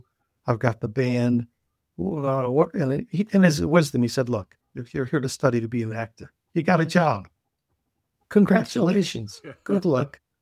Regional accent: Cicero, Illinois, United States; I was in junior college. She was in high school. I was from Cicero. She was from Berwyn.

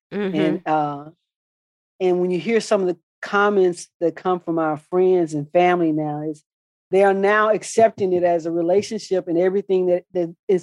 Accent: Chicago, Illinois, United States; because I was raised in Chicago and I only came to Arkansas during the summertime to visit my grandmother.

